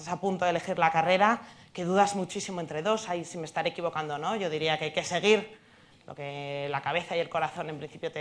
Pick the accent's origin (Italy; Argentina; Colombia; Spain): Spain; Madrid, Community of Madrid; yo soy de Madrid, he trabajado en un banco